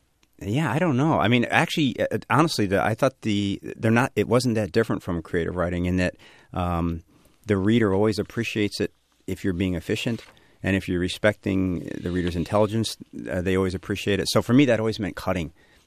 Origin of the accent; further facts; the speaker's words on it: Chicago, Illinois, United States; We grew up on the South Side and went to Catholic schools.